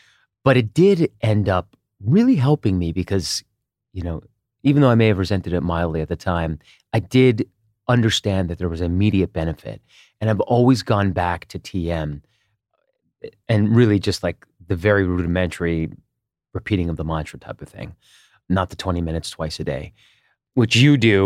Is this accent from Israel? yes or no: yes; Israel; now in United States; I grew up partly in Israel, and we moved back to the U.S. in 1989.